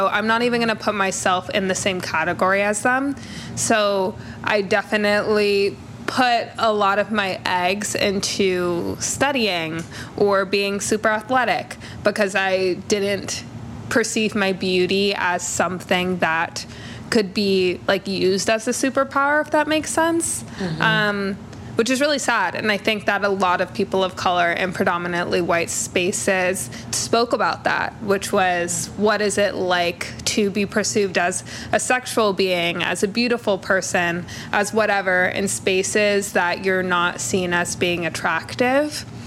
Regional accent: Martha's Vineyard, Massachusetts, United States; also born or lived in South Africa / Seattle, United States; I was born in South Africa, but I grew up on Martha's Vineyard and in Seattle.

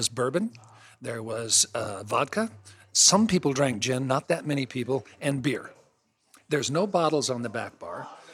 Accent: Montana, United States; born there; Broadwater was the county I was born in Montana.

